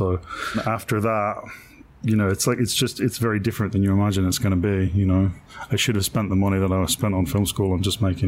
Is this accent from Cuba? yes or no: no; England, United Kingdom; moved away as an adult; now in Los Angeles, United States; So I'm from England originally. Came out to film school early 2000, mid-2000.